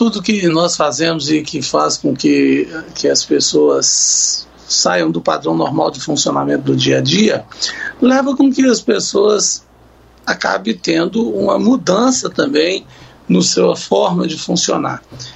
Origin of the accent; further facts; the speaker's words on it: Montes Claros, Minas Gerais, Brazil; now in Brasília, Brazil; eu sou de Montes Claros, Minas Gerais, e vivo aqui em Brasília há 33 anos.